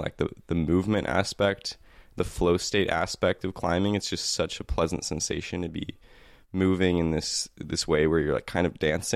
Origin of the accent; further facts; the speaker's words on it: San Diego, California, United States; now in Santa Cruz, United States; I came from San Diego.